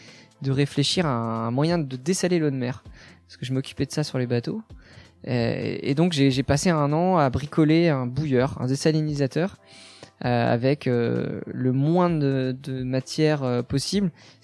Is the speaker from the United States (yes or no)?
no; Concarneau, Brittany, France; j'ai 29 ans. J'ai grandi à Concarneau, en Bretagne, au bord de la mer.